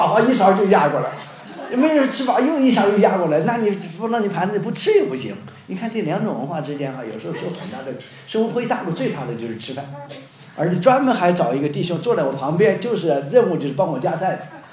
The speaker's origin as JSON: {"language": "Chinese", "country": "China", "moved": "yes", "lives_now": "United States", "said": "你看我们中国人就是这样啊，什么事儿都大家让很多次，在国内也要吃饭"}